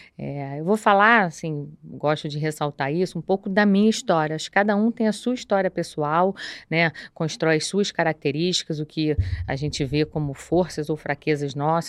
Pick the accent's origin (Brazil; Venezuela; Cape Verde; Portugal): Brazil; Rio de Janeiro; sou carioca, estudei no Colégio Militar do Rio de Janeiro